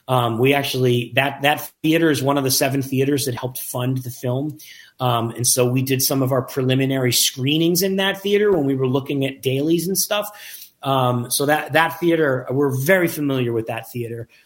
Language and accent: English; Boston, Massachusetts, United States; so, you know, I'm from Boston, and our IMAX theater in Boston is what they currently call an IMAX dome theater